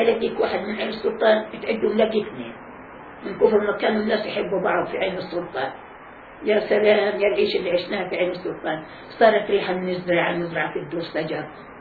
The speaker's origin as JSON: {"language": "Arabic", "country": "Palestine", "moved": "yes", "said": "والله العظيم أنا تنهى طلعنا من فلسطين"}